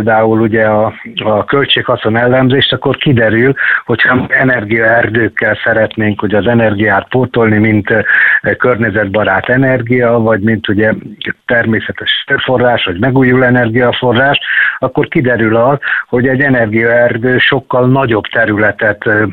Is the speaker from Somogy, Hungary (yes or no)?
yes; Balatonszemes, Somogy, Hungary; now in Szeged, Hungary; Én ugye Balaton Szemesen nőttem föl